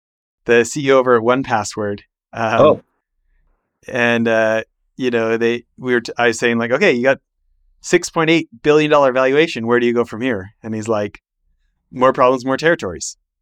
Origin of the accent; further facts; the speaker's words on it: Alberta, Canada; I'm an American born abroad because my dad's from the States, even though I've been born and raised in Alberta.